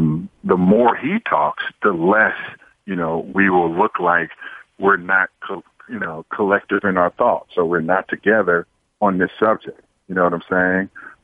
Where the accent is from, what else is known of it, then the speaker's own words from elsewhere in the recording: Oakland, California, United States; You know, I'm from Oakland, California, in the Bay, and we have, you know, hamburger spots and hot dog spots